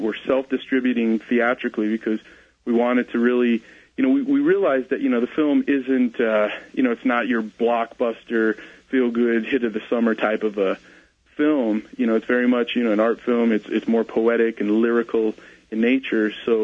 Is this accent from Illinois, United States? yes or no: no; New Hampshire, United States; starting in the Northeast where we filmed it. We're from New Hampshire, and releasing it into theaters there